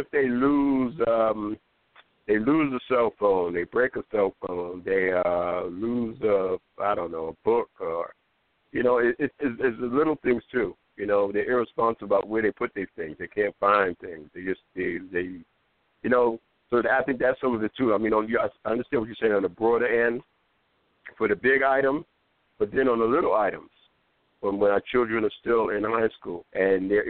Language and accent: English; New York, United States; see, I'm old school. I was raised in New York.